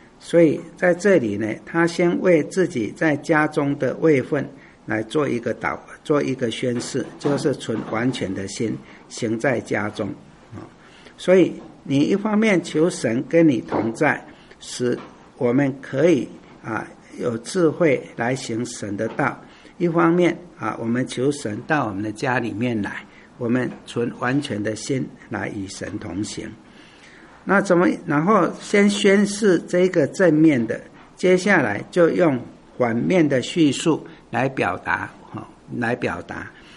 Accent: China; 我们中国人讲远离这些小人

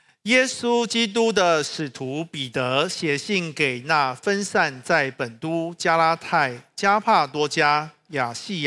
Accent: Hsinchu, Taiwan; 哈，我也是新竹人，哈，但是我不是竹北人。

